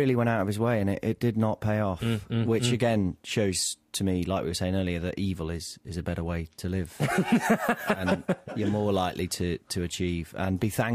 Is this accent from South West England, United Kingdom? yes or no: no; Nottingham, East Midlands, United Kingdom; moved away; Well, I am from Nottingham, but people often don't believe this because I've lived in different places and lost the Nottingham.